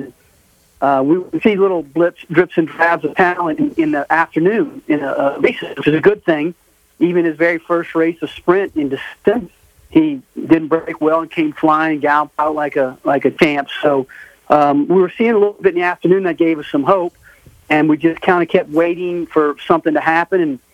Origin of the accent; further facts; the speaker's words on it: New Orleans, Louisiana, United States; even though we're all from New Orleans